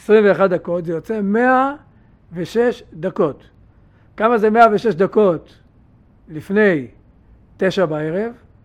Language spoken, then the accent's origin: Hebrew; Jerusalem, Jerusalem District, Israel; הווה אומר שאנחנו כירושלמים נוהגים על פי מרן